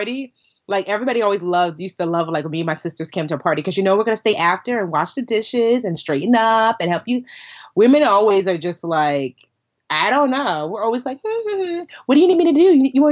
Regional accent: United States; But I'm American.

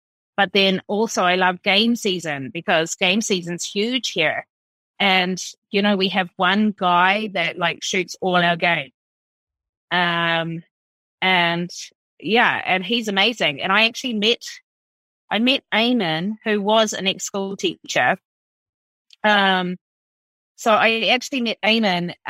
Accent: New Zealand; I'm from rural New Zealand, so I grew up in New Zealand.

